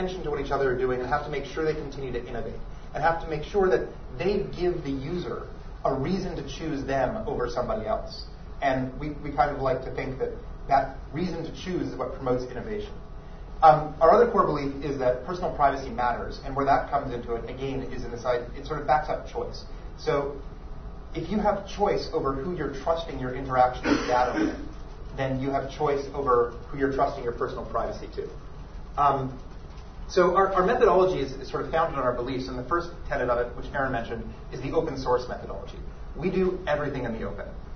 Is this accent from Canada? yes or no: yes; Canada; now in United States; since I'm in the United States, I'm actually a Canadian, I don't know if people have already picked up on the way I say about, kind of funny.